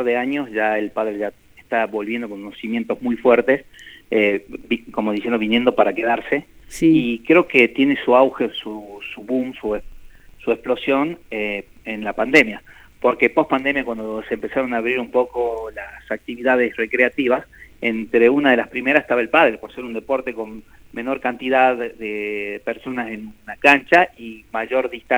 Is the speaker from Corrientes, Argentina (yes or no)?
no; Salta, Argentina; es muy importante para nosotros y para nuestra ciudad. Porque es increíble lo que el pádel está creciendo en Salta